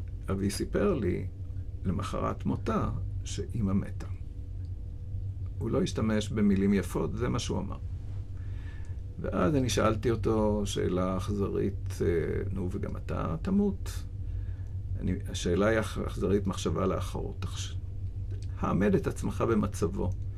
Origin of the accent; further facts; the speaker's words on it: Tel Aviv, Tel Aviv District, Israel; also born or lived in Naan / Rehovot; גדלתי בהתחלה בקיבוץ נען, וגיד שנתיים או שלוש עברנו לדירה שכורה בתל אביב ברחוב, בשדרות רוטשילד